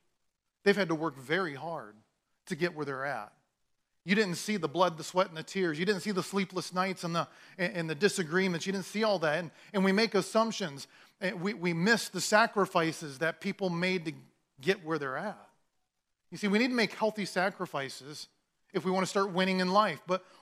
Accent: Iowa, United States; I'm like, no, I'm from Iowa.

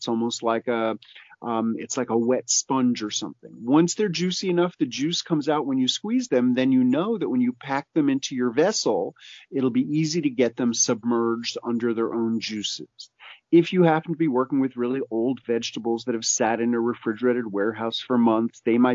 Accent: New York City, New York, United States; now in Tennessee, United States; In 1993, when I moved from New York City to rural Tennessee and had a garden for the first time, I was such a naive city kid

